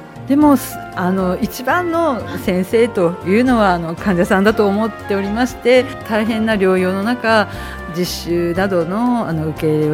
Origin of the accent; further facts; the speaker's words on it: Muroran, Hokkaido, Japan; also born or lived in Asahikawa / Sapporo; 私は室蘭出身なんですけれども、看護学校の方は旭川の方に行きまして、就職は札幌の方の病院の方に就職しました。